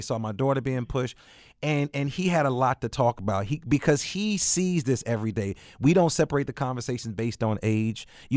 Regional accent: Chicago, Illinois, United States; I'm from the South Side of Chicago. My son and daughter would never have that same experience, even though I take them back there and show them my hood, the body where I grew up.

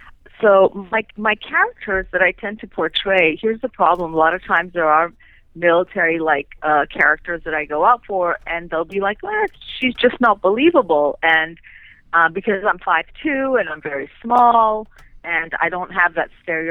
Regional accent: Montreal, Quebec, Canada; born there; I was born in Montreal. I'm Canadian.

